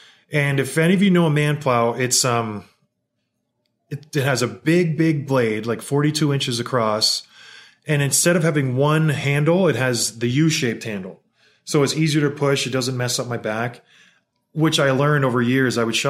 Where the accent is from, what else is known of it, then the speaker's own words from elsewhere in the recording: St. Catharines, Ontario, Canada; I grew up in St. Catharines, Ontario, and where I lived, there was a pond called Martindale Pond in Port Dalhousie.